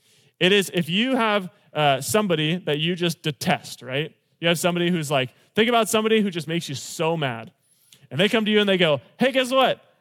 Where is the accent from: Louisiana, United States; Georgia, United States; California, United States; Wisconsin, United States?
California, United States; I'm from California originally. We're like, I don't know, step siblings, I guess.